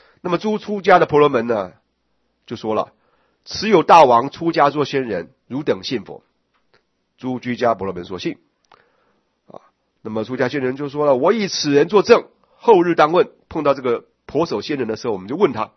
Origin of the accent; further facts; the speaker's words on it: Taiwan; 你们台湾人，我们台湾人有一个经常看到那个台爹